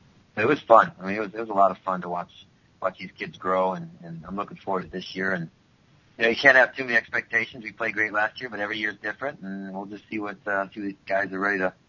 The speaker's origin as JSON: {"language": "English", "region": "Iowa", "country": "United States", "tie": "born or raised there", "said": "I had a great career here in Iowa. I had a lot of fun and I played in front of my peers in my hometown"}